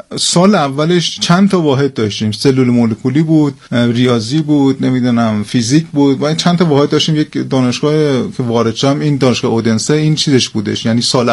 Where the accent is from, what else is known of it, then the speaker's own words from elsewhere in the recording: Iran; born there; moved away; اونجا یه روز تو بازداشتگاه بودم که بخاطر اینکه تو ایران به دنیا اومدم.